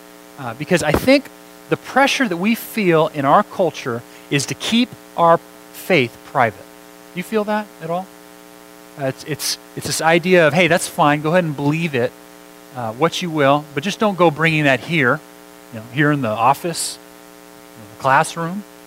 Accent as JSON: {"language": "English", "region": "California", "country": "United States", "tie": "born or raised there", "said": "I grew up in the East Bay, and a number of my friends are public teachers there in Richmond and Oakland."}